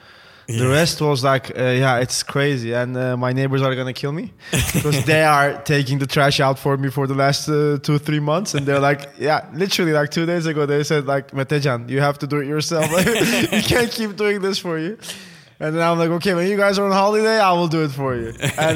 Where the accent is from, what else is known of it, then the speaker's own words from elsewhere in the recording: Istanbul, Turkey; now in Amsterdam, Netherlands; I was born and raised in Istanbul. I was born on the European side, but our house was on the Asian side of Istanbul.